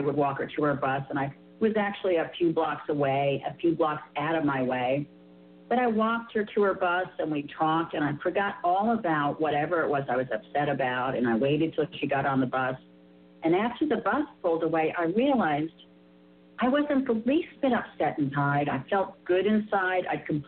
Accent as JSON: {"language": "English", "town": "New York City", "region": "New York", "country": "United States", "said": "So I'm a New Yorker."}